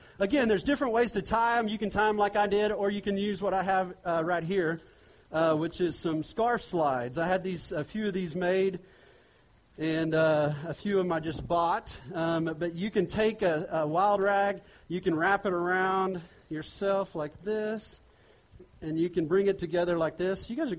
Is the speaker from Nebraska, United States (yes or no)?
no; Bethany, Oklahoma, United States; born there; Well, I was born in Bethany, Oklahoma. Anybody know where Bethany, Oklahoma is? Yeah? Born in Bethany, Oklahoma, to parents.